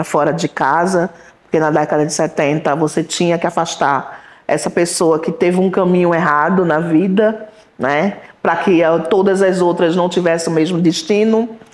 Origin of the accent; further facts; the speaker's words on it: Recife, Pernambuco, Brazil; Santo Amaro das Salinas, que fica em Recife, o coração de Recife. Eu nasci no Beco do Supapo, mas também nasci na Rua da Bola, mas também nasci na Rua Frei Cassimiro